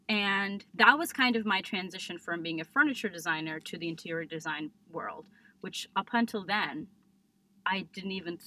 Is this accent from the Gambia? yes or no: no; Istanbul, Turkey; moved away as an adult; now in United States; But personally, I grew up in Istanbul, Turkey. And I moved to the States about 20 years ago to go to college.